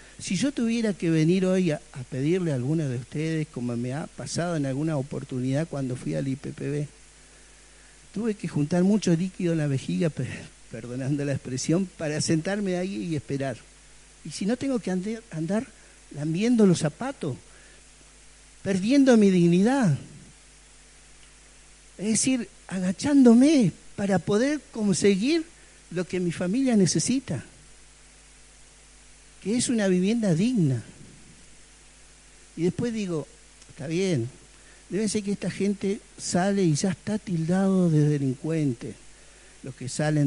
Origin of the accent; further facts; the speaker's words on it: Comallo, Río Negro, Argentina; Yo vivo acá desde siempre. Soy de Comayo, de la localidad de Comayo. Me gusta mi zona. Soy nacido acá, en Río Negro.